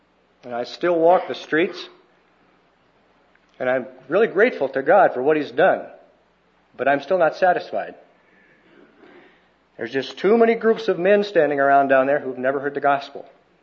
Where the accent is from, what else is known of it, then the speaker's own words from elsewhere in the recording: United States; now in Brazil; My opinion as an American in Brazil is not worth much, unless I can document it with chapter and verse.